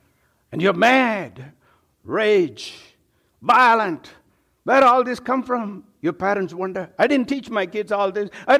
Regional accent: India; I come from India, and they have 333 million gods and goddesses.

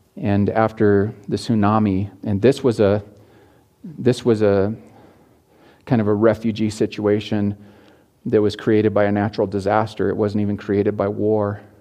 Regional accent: Montana, United States; You know, I grew up in Montana

